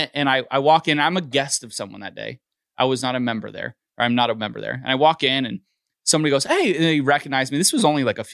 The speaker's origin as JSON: {"language": "English", "town": "Los Angeles", "region": "California", "country": "United States", "said": "I'm from Los Angeles."}